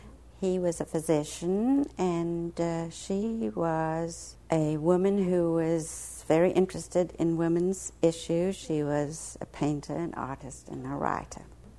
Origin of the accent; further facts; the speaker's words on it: Cape Town, Western Cape, South Africa; born there; I was born in Cape Town, South Africa in 1920.